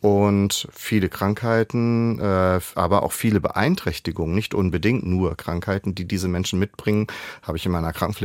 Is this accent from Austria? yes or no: no; Butjadingen, Lower Saxony, Germany; born there; now in Cloppenburg, Germany; Geboren bin ich in Butjading in der Wesermarsch.